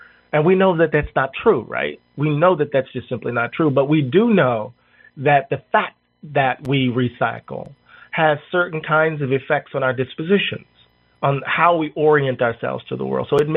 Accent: Mississippi, United States; As a kid growing up in Mississippi, Sam, I found myself celebrating Stonewall Jackson.

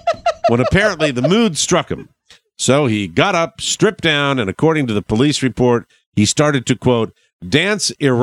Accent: Florida, United States; I just saw it and it was my home state and I had to go with it.

